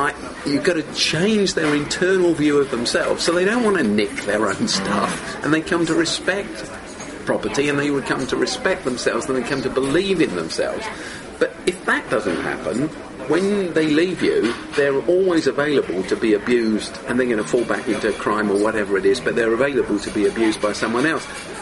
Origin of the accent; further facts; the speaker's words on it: London, United Kingdom; when I was 14, when I was a kid, I grew up in South London, and I went to a dump school.